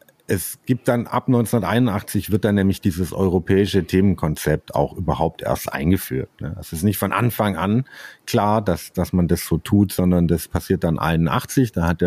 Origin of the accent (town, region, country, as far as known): Emmendingen, Baden-Württemberg, Germany; born or raised there; also born or lived in Freiburg